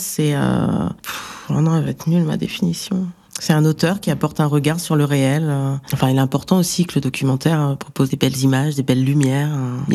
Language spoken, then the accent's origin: French; Centre-Val de Loire, France; Moi, j'ai grandi dans la Beauce, je suis née à Danonville, 2000 habitants dans le Loiret, enfin